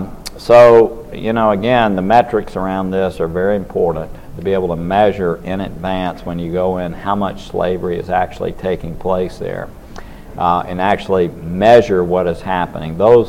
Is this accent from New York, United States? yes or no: no; Tennessee, United States; Look, in my home state of Tennessee, slavery exists.